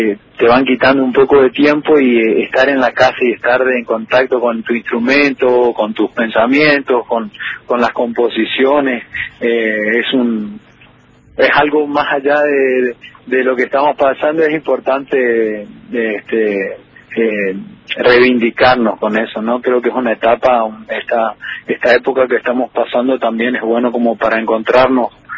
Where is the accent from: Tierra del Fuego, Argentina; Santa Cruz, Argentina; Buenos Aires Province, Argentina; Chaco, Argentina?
Chaco, Argentina; Quitilipi; soy de Quitilipi, y Quitilipi es una zona bastante folclórica y de chacarera